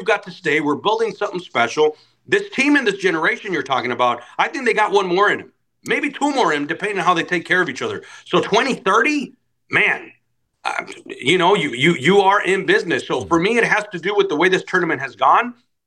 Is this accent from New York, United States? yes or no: no; California, United States; I'm Mexican-American. I grew up in Southern California, both parents from Guadalajara, Mexico. But I grew up here.